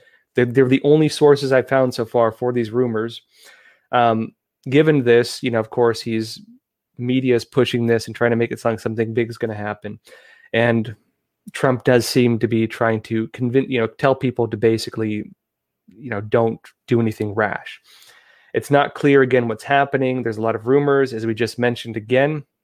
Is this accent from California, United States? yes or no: yes; San Diego, California, United States; again, I'm from San Diego originally, family in Riverside.